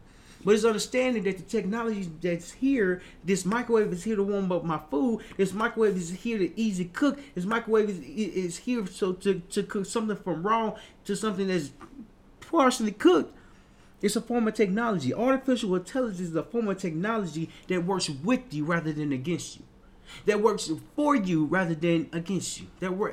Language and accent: English; Little Rock, Arkansas, United States; I moved back to my hometown, Little Rock, Arkansas.